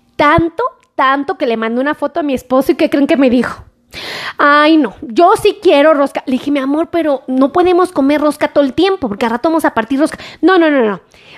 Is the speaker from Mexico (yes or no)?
yes; Mexico City, Mexico; Yo soy del DF